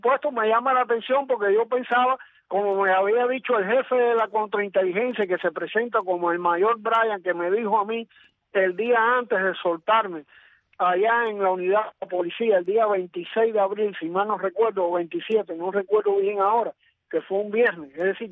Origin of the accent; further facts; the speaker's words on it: Cuba; mi dignidad como ciudadano cubano